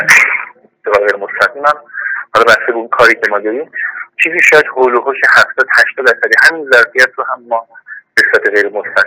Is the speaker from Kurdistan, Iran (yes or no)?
yes; Sanandaj, Kurdistan, Iran; born there; متولد کردستان هستم، سنندج.